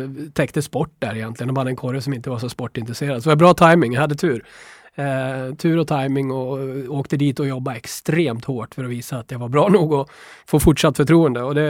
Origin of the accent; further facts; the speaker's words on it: Eskilstuna, Södermanland, Sweden; moved away as an adult; Så sista två åren hemma i Eskilstuna så fuskade jag lite och frilansade och gjorde en hel del.